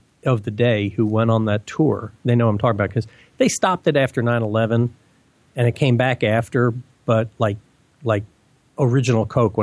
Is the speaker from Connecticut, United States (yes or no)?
yes; Connecticut, United States; also born or lived in New York / New Hampshire / Boston; I tell people I was born in New York, raised in Connecticut, finished in New Hampshire, and baked to a golden brown in Boston.